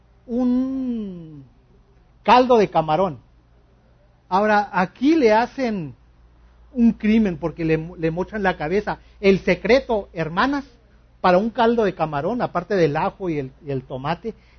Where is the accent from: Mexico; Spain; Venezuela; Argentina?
Mexico; nosotros como buenos mexicanos comemos de todo